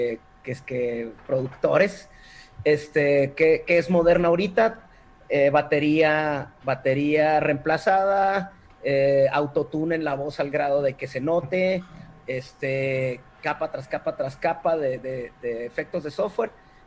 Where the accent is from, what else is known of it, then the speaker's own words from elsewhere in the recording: Chihuahua, Mexico; te voy a decir el otro agravante, somos de Chihuahua.